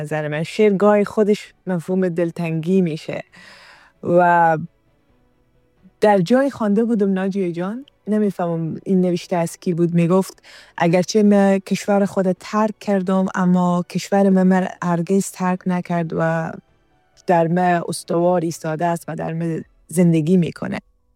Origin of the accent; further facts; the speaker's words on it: Afghanistan; moved away as an adult; افغانستان برای من تنها یک خاطره دور یا یک جغرافیایی که در او زندگی کردم و زاده شدم نیست